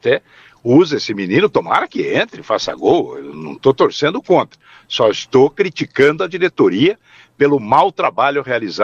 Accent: Paraná, Brazil; Eu acho que eu sou paranaense, claro

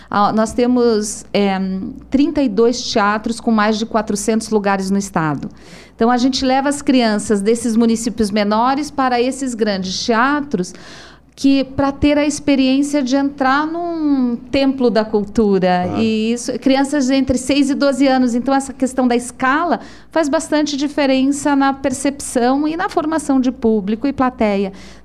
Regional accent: Cascavel, Paraná, Brazil; porque eu nasci no interior, eu vim de Cascavel

